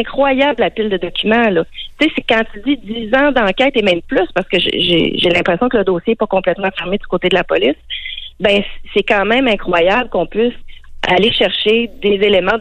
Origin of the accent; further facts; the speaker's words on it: Quebec City, Quebec, Canada; moi, j'ai habité la rue Belmont, je viens de Québec